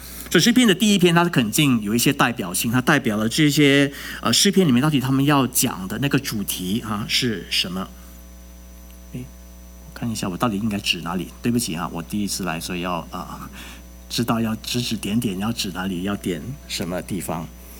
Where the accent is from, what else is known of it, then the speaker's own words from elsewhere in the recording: Singapore; now in Dallas, United States; 所以我是新加坡人啊。